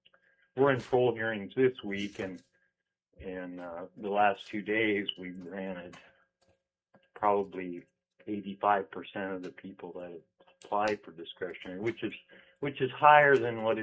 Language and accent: English; Kenai, Alaska, United States; I'm from Kenai. I've lived in Kenai since 1971.